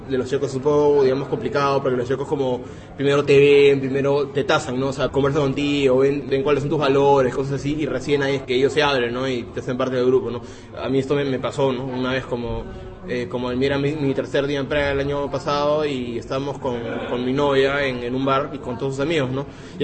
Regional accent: Lima, Peru; para mí que soy limeño y que vivo frente al mar, y que el promedio de temperatura en Lima es 20 grados

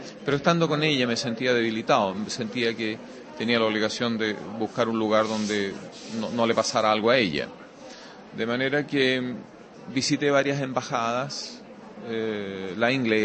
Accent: Chile; moved away as an adult; also born or lived in Buenos Aires; now in Denmark; Cuando me fui de Chile, a raíz del golpe militar en Chile

